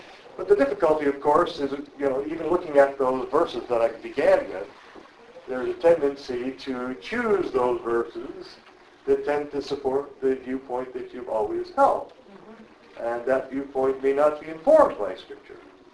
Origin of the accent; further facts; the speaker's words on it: Vancouver, British Columbia, Canada; the community that I grew up in Vancouver, when I was a child.